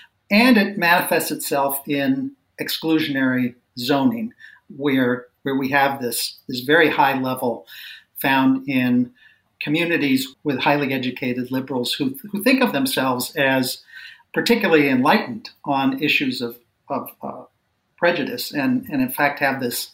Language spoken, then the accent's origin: English; Minnesota, United States; also born or lived in Washington, D.C.; So I was born in Washington, D.C. My formative years were in Minnesota